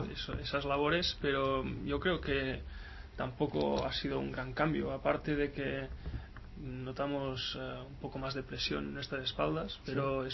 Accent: Catalonia, Spain; accent: central Catalan; Yo tengo un acento mucho más de la Cataluña central, como se puede notar, ¿no?

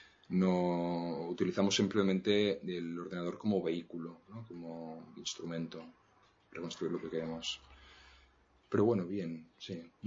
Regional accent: Barcelona, Catalonia, Spain; me siento barcelonés, me siento catalán

